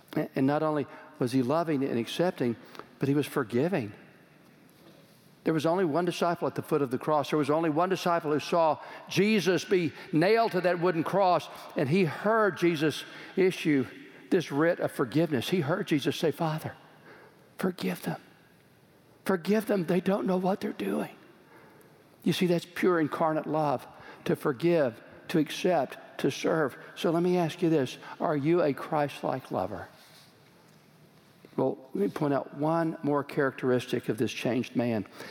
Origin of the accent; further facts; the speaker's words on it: Texas, United States; I grew up in Texas, and there was this really famous football coach named Darryl Royal.